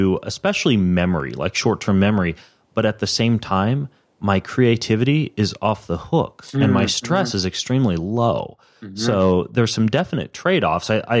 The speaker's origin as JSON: {"language": "English", "region": "Idaho", "country": "United States", "tie": "born or raised there", "said": "And I grew up in North Idaho attending demolition derbies and rodeos."}